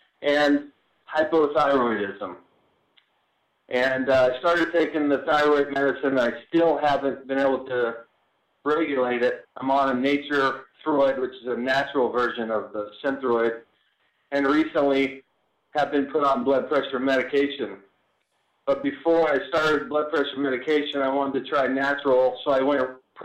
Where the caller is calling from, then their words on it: Austin, Texas, United States; also born or lived in Sacramento; I'm actually calling from Austin, Texas.